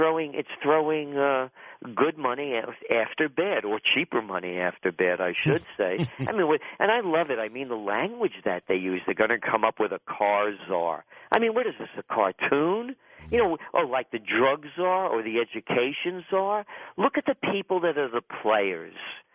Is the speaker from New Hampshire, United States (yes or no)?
no; Bronx, New York, United States; I'm a guy from the Bronx.